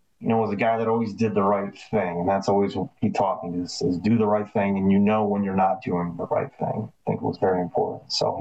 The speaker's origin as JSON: {"language": "English", "town": "Albany", "region": "New York", "country": "United States", "said": "So I'm from the Albany, New York area. I am the youngest of 5, 3 sisters and a brother."}